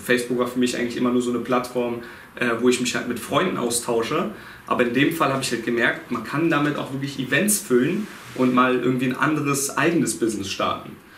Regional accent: Berlin, Germany; Ich komme auch aus Berlin, lebe in Berlin, meine Agentur ist in Berlin.

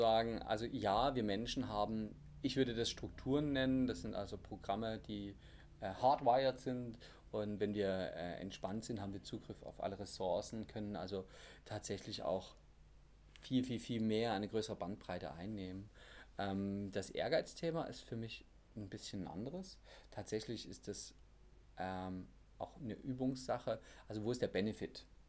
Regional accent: Leipzig, Saxony, Germany; Ich komme aus Leipzig

